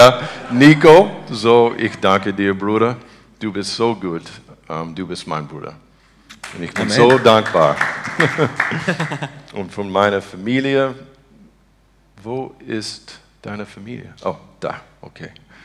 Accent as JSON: {"language": "German", "region": "Texas", "country": "United States", "second_language": "German", "moved": "yes", "lives_now": "Berlin, Germany", "said": "ich komme aus Texas in den USA und ich habe kommen nach Berlin in August in 2017."}